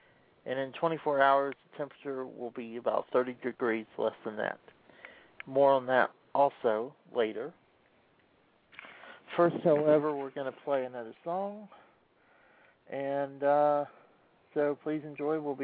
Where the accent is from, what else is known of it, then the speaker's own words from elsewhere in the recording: Atlanta, Georgia, United States; Now, I'm from Atlanta. I grew up a Braves fan.